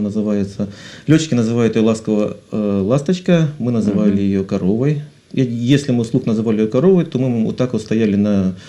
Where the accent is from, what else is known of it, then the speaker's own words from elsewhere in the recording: Rostov-on-Don, Rostov Oblast, Russia; мы поехали в Ростов-на-Дону, мой родной город.